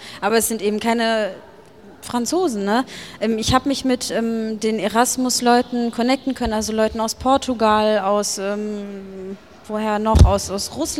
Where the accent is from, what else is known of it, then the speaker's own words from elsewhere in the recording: Germany; ich komme aus Deutschland